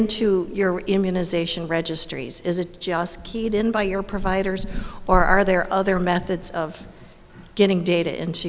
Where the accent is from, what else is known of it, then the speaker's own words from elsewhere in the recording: Chicago, Illinois, United States; from Chicago.